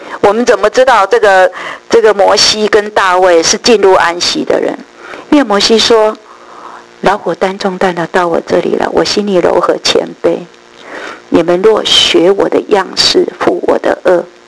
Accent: China; 我们中国人都有一个错误的观念哈

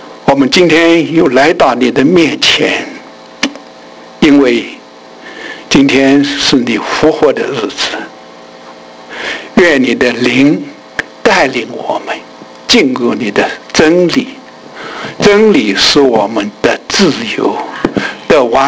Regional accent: China; 我想我们中国人很多人呢、啊、都没有读莎士比亚，

